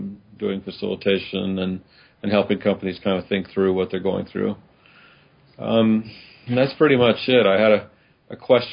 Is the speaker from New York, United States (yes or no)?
no; Washington, District of Columbia, United States; I grew up in the Washington, D.C. area.